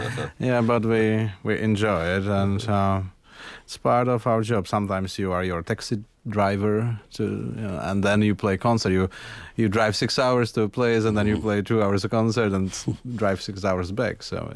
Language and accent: English; Czechia; Czech Republic in the 80s, and I was supposed to play something in the hall of the Russian army in my hometown.